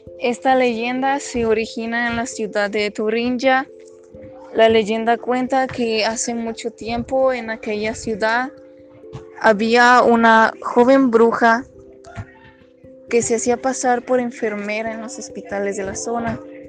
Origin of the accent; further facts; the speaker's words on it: Berlin, Germany; Spanish is a second language; Soy originaria de Berlín, Alemania